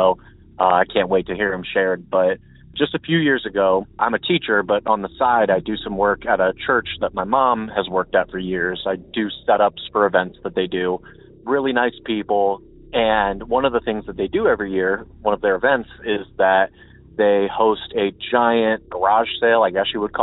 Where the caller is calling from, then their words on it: Akron, Ohio, United States; Hey, Derek … from Akron calling.